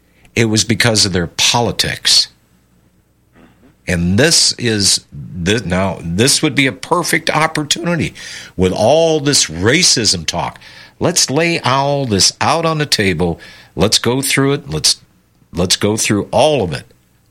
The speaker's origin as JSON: {"language": "English", "country": "United States", "said": "I am an American. I am of a different color, but I am American."}